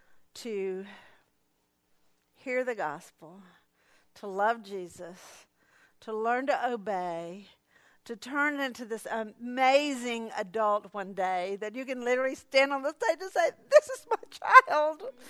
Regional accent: Atlanta, Georgia, United States; I grew up in South Atlanta in a Southern Baptist church, good old Southern Baptist church

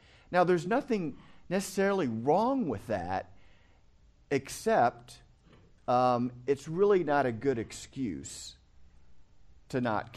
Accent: Midwest, United States; But I grew up in the Midwest. I was, we were kind of a white country club family.

